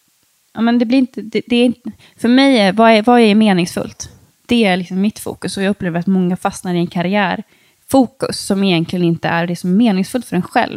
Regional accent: Sweden; alltså jag är liksom uppvuxen i Sverige

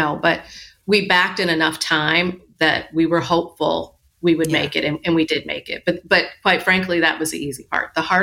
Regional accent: Michigan, United States; I grew up in Michigan. It was freezing cold.

